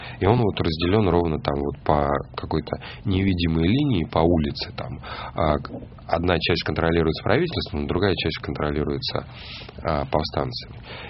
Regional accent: Moscow, Russia; accent: Moscow; потому что мой московский акцент, он прекрасно читается там, вот в тех краях.

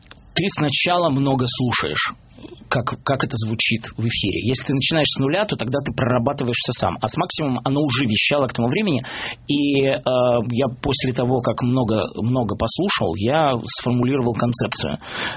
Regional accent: Ural, Russia; на самом деле я был парень с Урала. Вот, причем нельзя сказать, что это можно было определить по моему акценту

